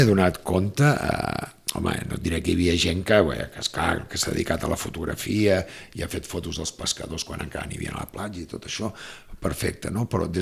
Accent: Barcelona, Catalonia, Spain; perquè som de Barcelona, no vivim aquí, però sempre que podem, doncs

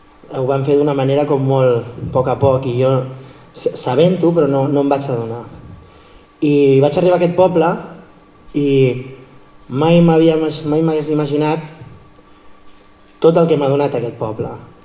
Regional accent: Sitges, Catalonia, Spain; Però sempre dic que soc de Sitges, és veritat.

